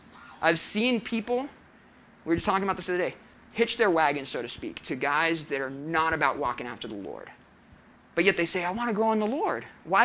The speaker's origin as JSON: {"language": "English", "region": "California", "country": "United States", "said": "I'm from California."}